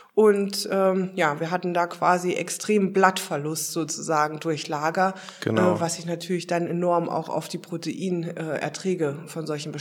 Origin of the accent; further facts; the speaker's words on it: Hesse, Germany; als Fachberaterin in meinem Heimatbundesland Hessen